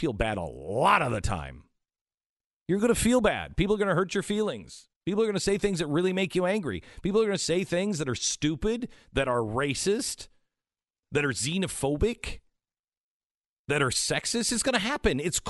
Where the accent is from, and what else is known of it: England, United Kingdom